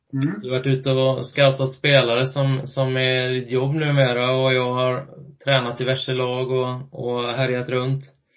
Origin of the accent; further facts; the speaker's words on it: Munkedal, Västra Götaland County, Sweden; Jag är uppväxt i Munkerål